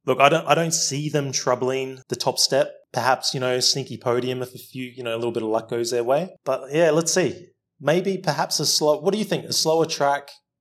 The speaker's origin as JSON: {"language": "English", "country": "Australia", "said": "You know, we've been pretty lucky as Aussie fans because we had Ricciardo."}